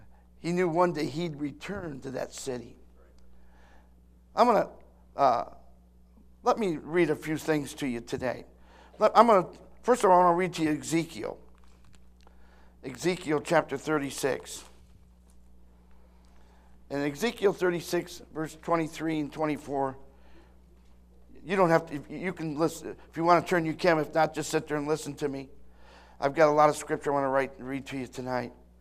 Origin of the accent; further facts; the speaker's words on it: United States; Like, I've got all kinds of nationality, but I'm an American.